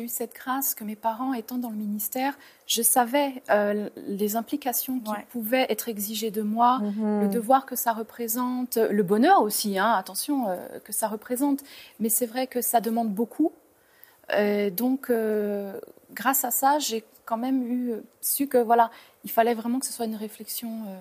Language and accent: French; France; Par exemple, je suis de France.